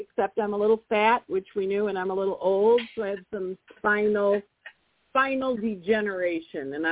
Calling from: Florida, United States; I am calling in from lovely Boca Ciega Bay in Florida.

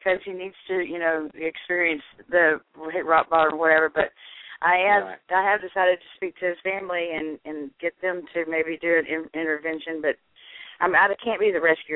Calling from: Texas, United States

